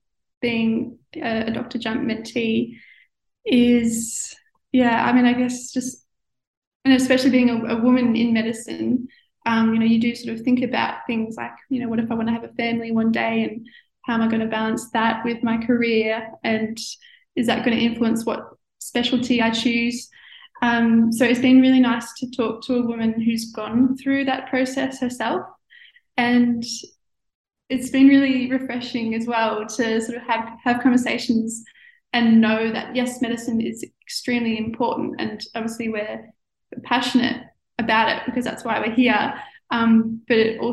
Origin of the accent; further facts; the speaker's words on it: Victoria, Australia; So growing up in Gippsland, like, my family hosted a few of these medical students